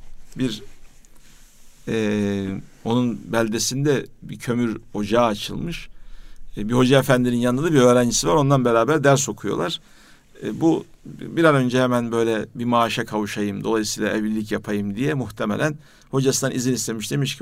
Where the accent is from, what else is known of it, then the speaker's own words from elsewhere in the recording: Merzifon, Amasya, Turkey; Ben Merzifon'da büyüdüm.